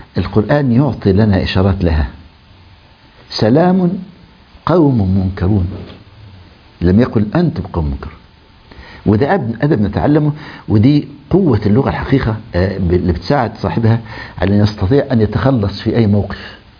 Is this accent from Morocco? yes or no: no; Egypt; كان عندنا في مصر الشعراء القدامى في عصر الحديث مش بعيد